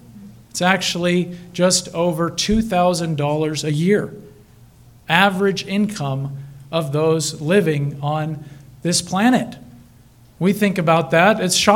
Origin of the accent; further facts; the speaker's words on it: Thailand; also born or lived in Albania / North Macedonia; I was born in Thailand and spent most of my education years in Thailand.